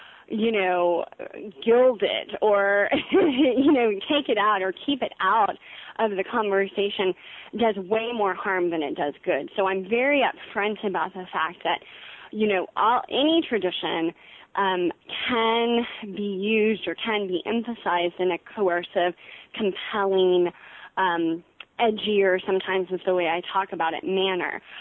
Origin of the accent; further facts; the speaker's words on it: Southwest, United States; growing up in the Southwest, I mean, Dia de los Muertos was something that we always celebrated